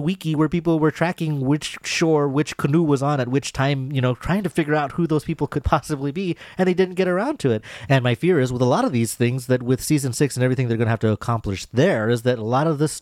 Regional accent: Encino, California, United States; He's Korean. I'm from Encino.

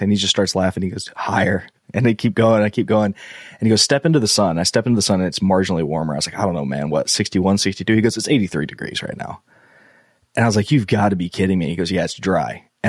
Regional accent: Georgia, United States; also born or lived in Amelia Island, Florida; So I grew up, I was born in Amelia Island, moved to Southeast Georgia, had 1800 acres of private land that my family had for generations, and I hunted and I had a blast.

